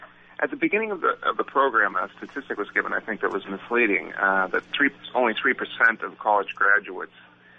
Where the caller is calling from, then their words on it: Boston, Massachusetts, United States; I'm calling from the Boston area.